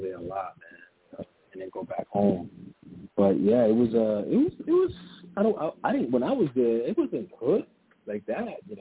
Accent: Queens, New York, United States; One, I'm like, yo, bro, I'm over here from Queens. I'm coming from Far Rockaway just to shop, you know?

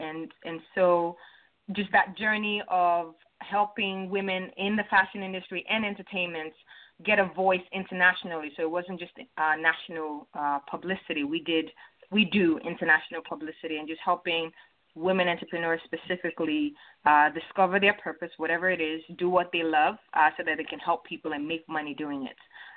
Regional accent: Nigeria; now in Chicago, United States; growing up in Nigeria, I got teased, like, for being skinny.

